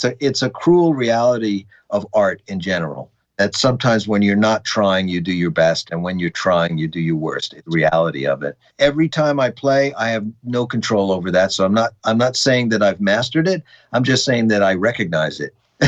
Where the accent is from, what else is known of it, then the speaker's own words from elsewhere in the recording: Long Island, New York, United States; I loved growing up on Long Island.